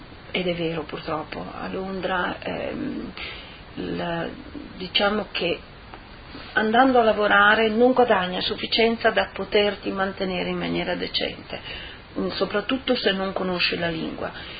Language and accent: Italian; Latisana, Friuli-Venezia Giulia, Italy; also born or lived in Lignano; sono nata alla Tisana, in provincia di Udine, l'8 aprile del 64. E niente, poi vabbè, sempre abitato più o meno diciamo nella zona.